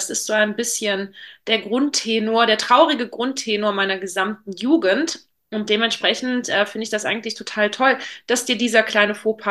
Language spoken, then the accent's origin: German; Wallonia, Belgium; also born or lived in Aachen; Also ganz kurze Korrektur, ich stamme aus Ostbelgien, also ich komme tatsächlich aus der östlichsten Ecke Belgiens, ich gehöre einer sprachlichen Minderheit an. Es ist aber richtig, dass mein Geburtsort Aachen ist.